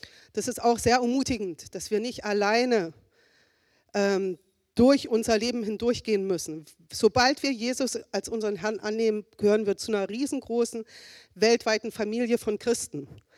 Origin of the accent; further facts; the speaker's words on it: East Germany, Germany; Also zum Beispiel bin ich ja in der DDR aufgewachsen. Ich habe schon gesagt, dass ich schon das ältere Semester bin. Und ich musste Russisch lernen in der Schule.